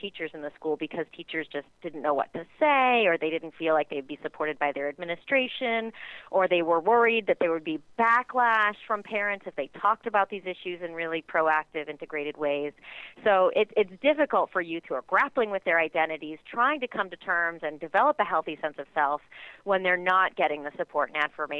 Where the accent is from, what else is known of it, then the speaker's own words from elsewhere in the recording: San Francisco, California, United States; born there; also born or lived in New York; Well, I was born in San Francisco, but my dad was military, so I taught in New York for a couple of years.